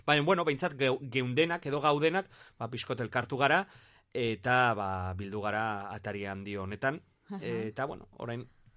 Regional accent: Pamplona, Navarre, Spain; Askotan galdetzen dizutenen nongoa zara, bueno, Iruñekoa, zentrokoa esaten genuen garai batean

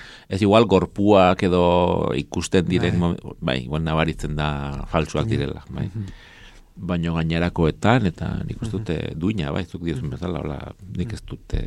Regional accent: Silesian Voivodeship, Poland; accent: Silesian; nik silesieko azentua dut.

